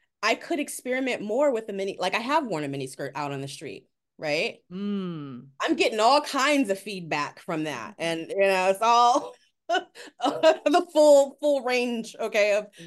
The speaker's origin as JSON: {"language": "English", "town": "Oakland", "region": "California", "country": "United States", "said": "I'm from Oakland, California, and right across the bridge from San Francisco."}